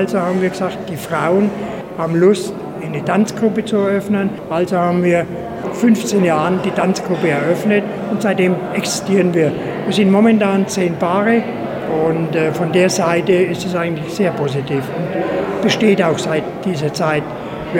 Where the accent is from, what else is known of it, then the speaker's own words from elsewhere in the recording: Bavaria, Germany; now in Satu Mare, Romania; Ich bin Deutscher, ich komme aus Unterfranken und ich komme aus der Nähe von Würzburg. Ich bezeichne mich immer als unterfränkischer Schwabe.